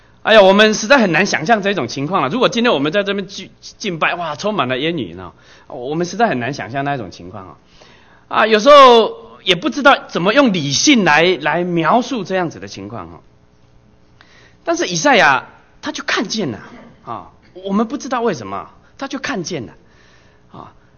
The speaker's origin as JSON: {"language": "Chinese", "country": "Taiwan", "said": "我们从台湾来了，"}